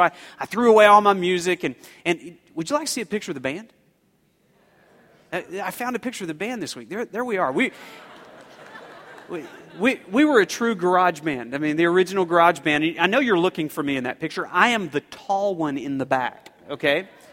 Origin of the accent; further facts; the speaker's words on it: Oklahoma, United States; And I told you I was growing up in Oklahoma, and you know there was country music involved